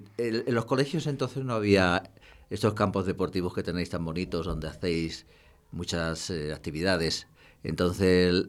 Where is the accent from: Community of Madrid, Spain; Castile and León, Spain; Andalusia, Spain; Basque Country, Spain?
Community of Madrid, Spain; Madrid; born there; Yo nací en Madrid, en el año 1943. O sea que tengo la friolera de 80 años.